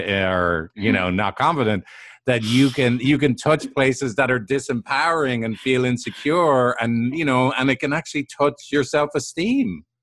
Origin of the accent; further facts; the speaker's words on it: Ireland; And where I grew up in Ireland, that is a value that you're showing you care about other people.